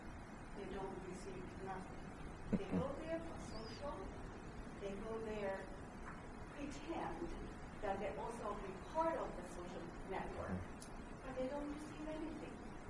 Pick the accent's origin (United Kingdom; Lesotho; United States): United States; San Diego, California; Just to share, I came from San Diego, and a part of my friends group aren't all Adventists.